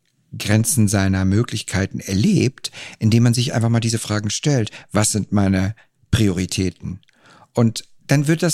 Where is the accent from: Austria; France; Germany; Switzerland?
Switzerland; ich komme aus der Schweiz.